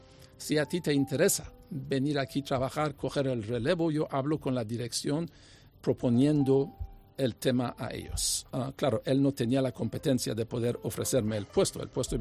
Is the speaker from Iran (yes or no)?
yes; Iran; first language English/French; Spanish is a second language; now in Seville, Spain; Nunca he vuelto a Irán. De hecho, cuando hablo iraní, mucha gente me dice que tengo un acento extranjero, así que no es mi primer idioma. Mi primer idioma es inglés y francés a mismo nivel.